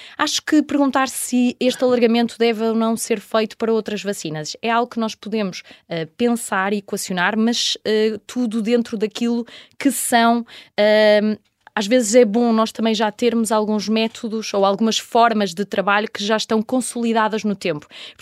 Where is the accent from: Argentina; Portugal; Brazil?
Portugal; Enquanto portugueses, temos de contar com esta inovação